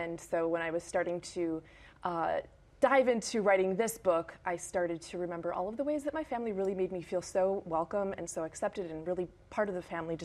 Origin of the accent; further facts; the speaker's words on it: Chicago, Illinois, United States; Well, I'm half Honduran. My father's side of the family lives there. And growing up in Chicago, just, you know, really wanting to connect with that part of your identity.